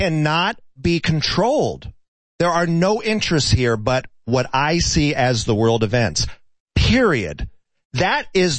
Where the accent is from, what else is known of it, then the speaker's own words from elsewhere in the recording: United States; I am a free thinker. I'm an American.